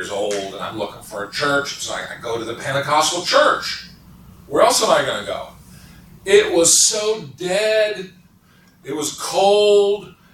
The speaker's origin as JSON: {"language": "English", "region": "Missouri", "country": "United States", "tie": "born or raised there", "said": "So when I was growing up in Missouri, so there were normal people in a small town in the Ozarks were Baptists."}